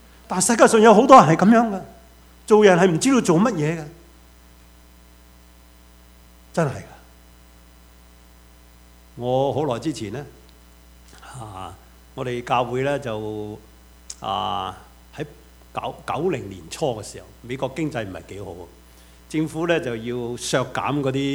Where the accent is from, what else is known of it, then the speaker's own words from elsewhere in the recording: China; 我哋中国人讲一句说话好啊，路遥就知马力，日久就见人心